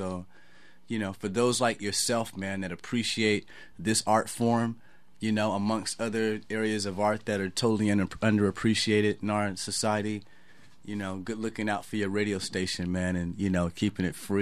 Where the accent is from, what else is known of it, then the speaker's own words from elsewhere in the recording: Portland, Oregon, United States; I'm from the Portland, Oregon area.